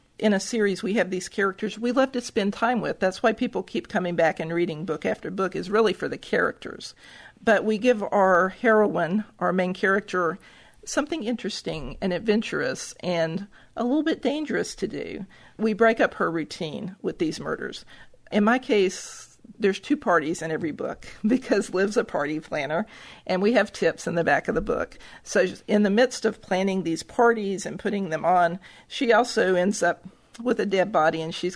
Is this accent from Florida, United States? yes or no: no; Memphis, Tennessee, United States; because I grew up in Memphis and I worked in West Tennessee in all these little towns.